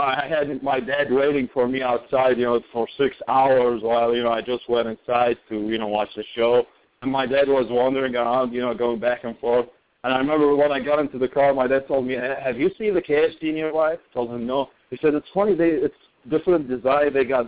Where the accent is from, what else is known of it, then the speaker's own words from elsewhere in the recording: Baghdad, Baghdad Governorate, Iraq; I mean, you know, I came from Baghdad, so I guess that's a normal thing to do.